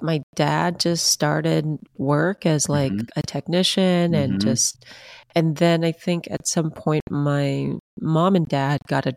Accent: United States; born there; immigrated here as refugees from Vietnam. And then I was born here in the States.

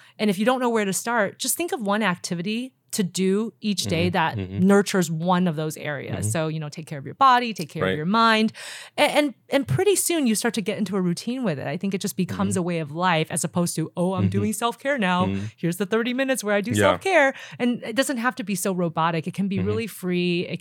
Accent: Taiwan; I came from Taiwan. I mean, psychologists weren't really a big thing there.

